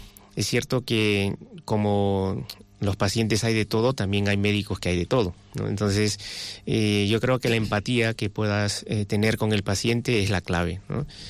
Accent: Lima, Peru; moved away as an adult; now in Spain; Soy peruano, nací en Lima.

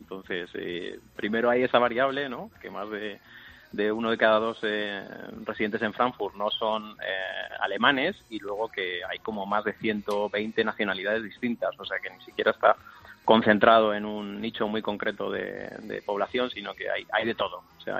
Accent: Madrid, Community of Madrid, Spain; Yo soy de Vallecas y luego ya nos movimos a Alameda de Osuna a residir

